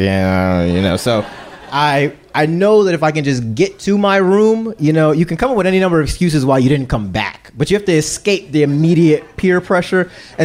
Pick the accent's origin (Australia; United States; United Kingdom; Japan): United States; Philadelphia, Pennsylvania